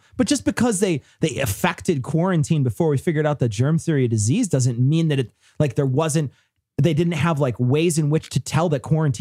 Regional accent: Australia; from the Herd Mentality Podcast. Reading as Ray Comfort, a Aussie reading as a Kiwi, and all the Kiwis love it.

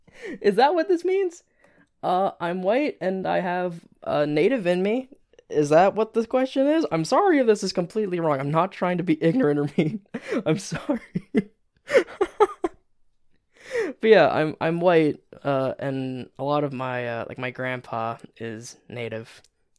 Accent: Canada; I won't answer exactly where I'm from, but I'm Canadian.

